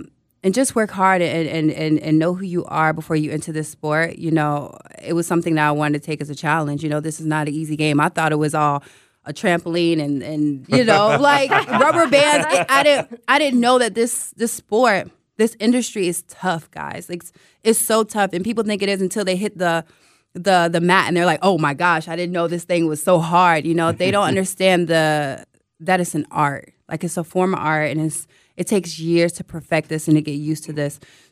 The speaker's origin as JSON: {"language": "English", "town": "Vero Beach", "region": "Florida", "country": "United States", "said": "I'm from Vero Beach, Florida. You know, it's not a place that wrestling is anywhere close."}